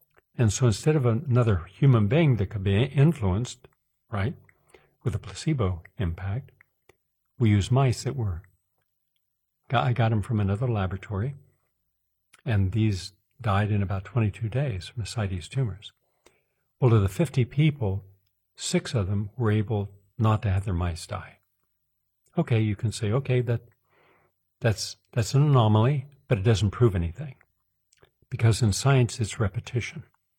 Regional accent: Parkersburg, West Virginia, United States; older people from my hometown, down in a little city in West Virginia called Parkersburg.

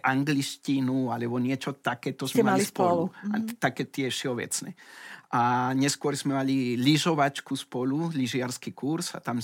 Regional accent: Peru; Slovak is a second language; now in Slovakia; Ale zostali sme z Peru, sa mi zdá, dvaja, traja, neveľa

